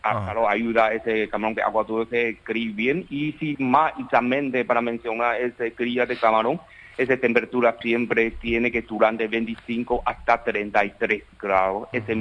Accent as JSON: {"language": "Spanish", "country": "Taiwan", "second_language": "Spanish", "lives_now": "Paraguay", "said": "yo soy técnico de Taiwán"}